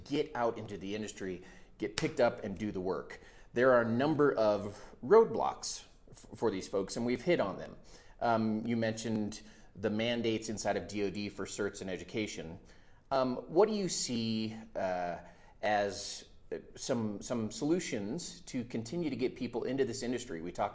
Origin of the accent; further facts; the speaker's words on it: Colorado Springs, Colorado, United States; especially here in Colorado Springs, as we've had our low points in in 07, 08, and you know, this is my hometown. Very proud of my city, proud of my state.